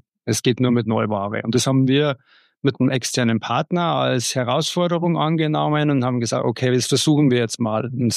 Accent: Bavaria, Germany; Ich komme tatsächlich aus dem Münchner Osten, vom Land, wie man so schön sagt.

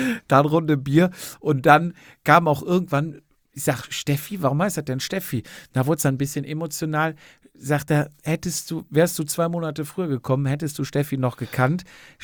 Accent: Cologne, North Rhine-Westphalia, Germany; ich komme auch aus Köln

